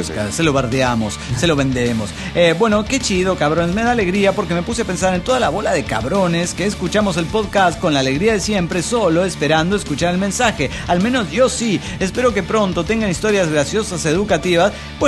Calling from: Washington, United States; de Washington.

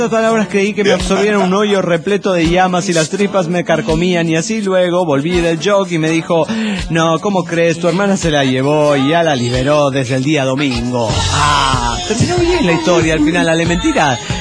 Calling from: Mérida, Yucatán, Mexico; de Mérida, Yucatán.

